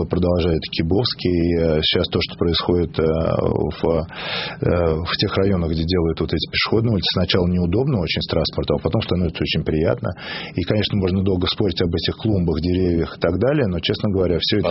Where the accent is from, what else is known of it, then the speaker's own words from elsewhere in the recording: Moscow, Russia; а я сам из тех краев. Я вырос и родился в Москве. И научился плавать в нашем динамовском бассейне.